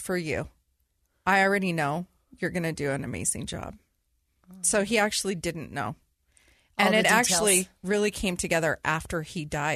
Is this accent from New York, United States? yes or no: no; California, United States; We're both from California. We love that plant